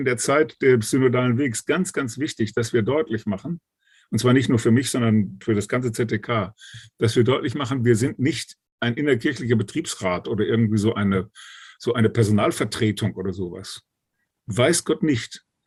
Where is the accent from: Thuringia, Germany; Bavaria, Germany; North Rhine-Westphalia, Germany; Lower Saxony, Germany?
North Rhine-Westphalia, Germany; Münster; in meiner Heimatstadt hier in Münster